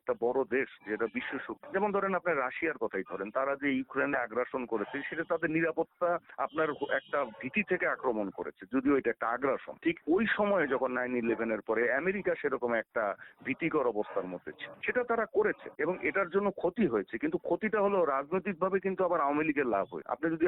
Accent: Bangladesh; আমি একজন বাংলাদেশী হিসেবে খারাপ লাগে

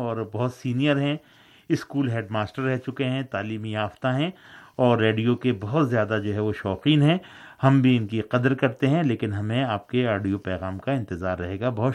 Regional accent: Hyderabad, Sindh, Pakistan; میں چونکہ میں تو حیدرآباد سندھ کا رہنے والا ہوں, سمجھ جاتا ہوں میں جو سندھی زبان بولنے والے افراد ہیں, بھائی ہیں ہمارے, لیکن پڑھنے میں مجھے تھوڑی سی دشواری ہوتی ہے.

